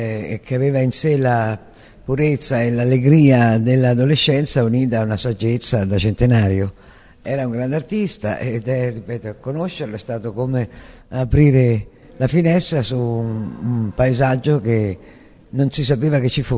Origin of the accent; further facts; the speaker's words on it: Rome, Lazio, Italy; perché sono nato a Roma e sono sempre vissuto a Roma.